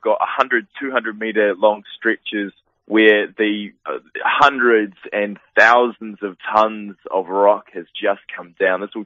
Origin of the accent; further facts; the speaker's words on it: Christchurch, Canterbury, New Zealand; now in Wellington, New Zealand; I'm from Christchurch, and I was there for the earthquake tweet we last had there.